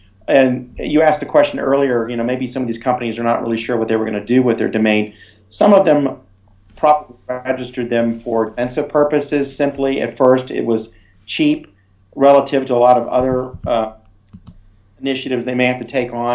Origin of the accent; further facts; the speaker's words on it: United States; now in Ireland; as you can tell, I'm American, not Irish, even though I live here.